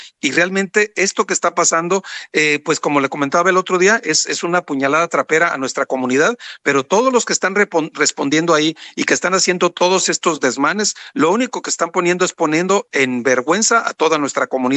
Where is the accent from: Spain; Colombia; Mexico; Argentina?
Mexico; now in United States; los mexicanos o los latinos acá en Estados Unidos